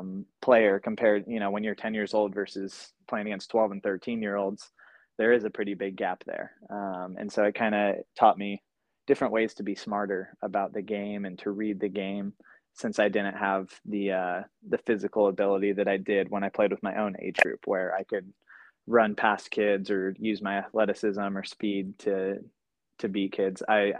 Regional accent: Washington, United States; moved away; also born or lived in Southern California; That came in part with a move from the Northwest, where I grew up in Central Washington, down to Southern California, just outside of LA.

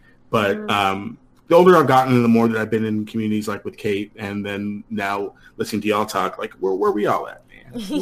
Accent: El Paso, Texas, United States; I grew up in El Paso. My mom's white. And my dad's side of the family is heavily Hispanic.

